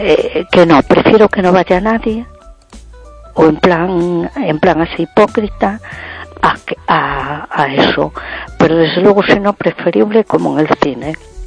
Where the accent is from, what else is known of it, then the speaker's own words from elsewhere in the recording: A Coruña, Galicia, Spain; de Coruña.